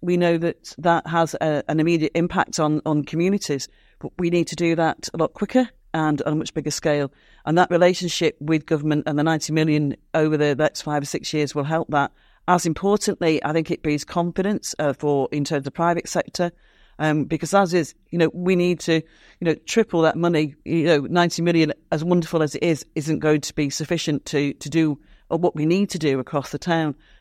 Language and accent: English; Blackpool, North West England, United Kingdom; obviously, we have challenges in Blackpool and, you know, leader of the council, but, you know, this is my hometown